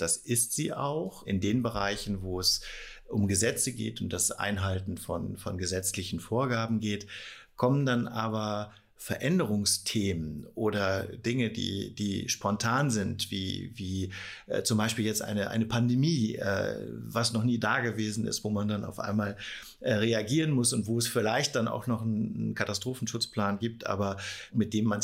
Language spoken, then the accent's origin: German; Emden, Lower Saxony, Germany; dass ich quasi mein Talent meiner Heimatstadt zur Verfügung stellen wollen